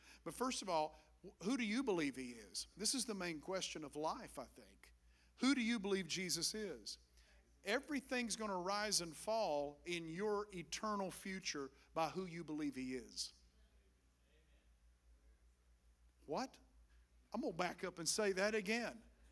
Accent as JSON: {"language": "English", "region": "Appalachia", "country": "United States", "said": "hey, I'm from the Appalachian Mountains, so I'm so far back in the holler."}